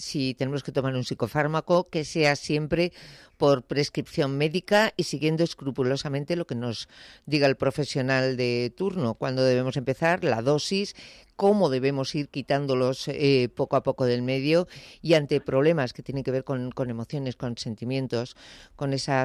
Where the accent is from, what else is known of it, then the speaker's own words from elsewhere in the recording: Spain; como somos los españoles en este sentido